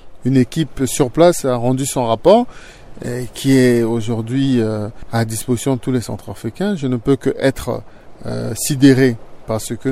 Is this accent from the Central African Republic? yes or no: yes; Central African Republic; je ne suis pas rancunier, mais je demeure vigilant en tant que Centrafricain.